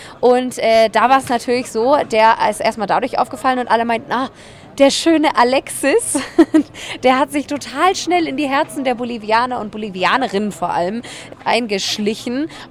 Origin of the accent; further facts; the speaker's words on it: Germany; weil ich das, glaube ich, auch in meiner Pflicht sehe, so als Deutsche, um rauszugehen und zu sagen, pass auf, wir haben da eine richtig dumme Vergangenheit